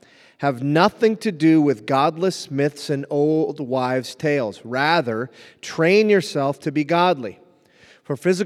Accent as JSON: {"language": "English", "town": "Hibbing", "region": "Minnesota", "country": "United States", "tie": "born or raised there", "said": "I grew up on the Iron Range, Hibbing, Minnesota."}